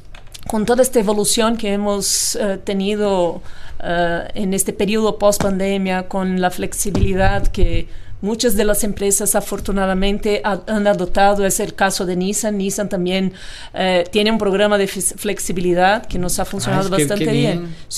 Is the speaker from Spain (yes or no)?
no; Brazil; now in Mexico; desde el extremo sur de América Latina, en países como Argentina o mi país de origen, Brasil, Chile, Perú